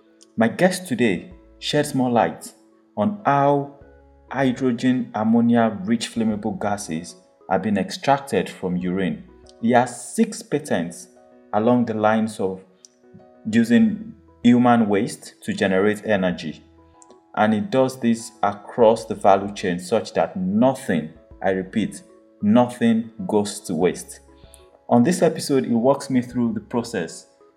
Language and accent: English; Nigeria; Being a Nigerian myself, I am so proud that innovations like this are coming from Nigeria.